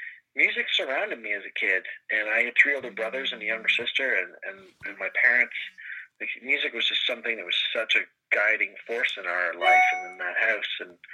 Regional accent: Canada; I'm a Canadian, and I have the culture of Canada, and I grew up in the heyday of Canada

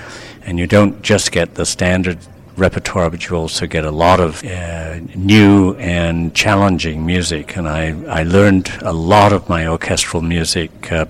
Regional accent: England, United Kingdom; I was born in England, and I went to school in England

